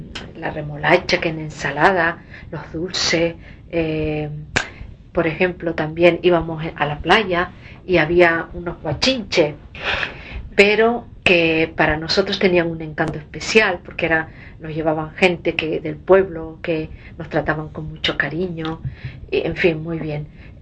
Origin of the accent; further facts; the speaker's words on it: Canary Islands, Spain; mi infancia en La Gomera fue muy feliz. Vivía con mi abuela porque mis padres se trasladaron a Santa Cruz